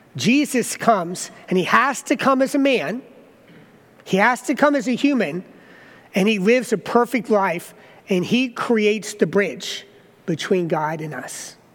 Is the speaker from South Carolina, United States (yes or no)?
yes; South Carolina, United States; born there; I was born in South Carolina.